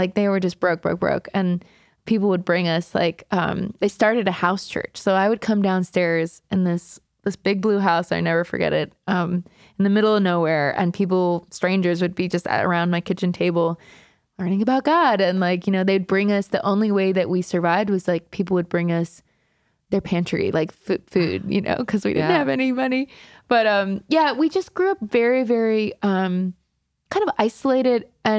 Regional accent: Pennsylvania, United States; also born or lived in Staten Island; so I was born in Staten Island, and then my parents moved us to a town of 900 people.

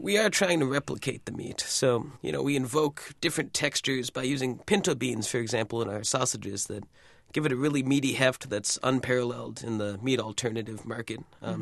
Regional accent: Guam; born there; I was born on Guam

